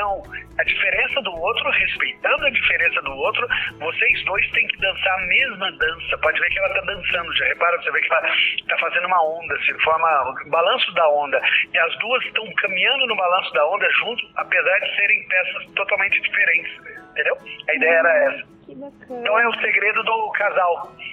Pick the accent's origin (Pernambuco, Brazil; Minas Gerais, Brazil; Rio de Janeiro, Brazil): Minas Gerais, Brazil; Maria da Fé; Então, eu sou de Maria da Fé. Eu vivi o mundo inteiro. Aí quando eu tava, meus pais estavam ficando velhinhos, eu quis voltar e curtir um pouco eles.